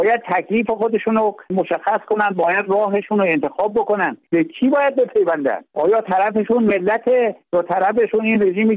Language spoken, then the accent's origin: Persian; Iran; اگر منو بکشن، پسرای دیگه‌م برمی‌دارن، برادرام هستن، ایلم هستن، ما بختیاری هستیم.